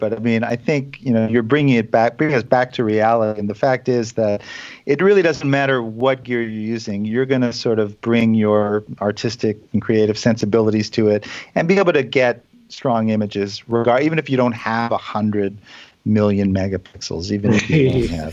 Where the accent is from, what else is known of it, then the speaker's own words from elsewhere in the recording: Canada; now in United States; Being Canadian